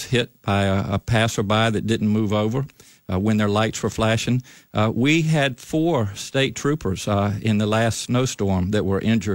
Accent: Maryland, United States; I grew up hunting on the Eastern Shore.

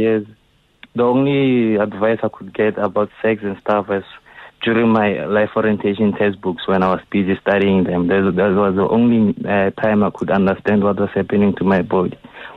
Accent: Soshanguve, Gauteng, South Africa; It's been … I'm from Soshanguve in Pretoria. I remember when I was I'm 25 years old now

